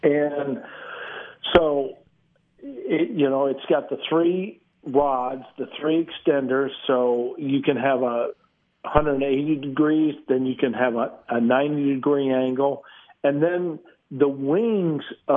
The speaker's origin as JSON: {"language": "English", "region": "Midwest", "country": "United States", "tie": "born or raised there", "said": "I grew up in the Midwest, and, you know, I certainly did not play golf for probably a three-month stretch."}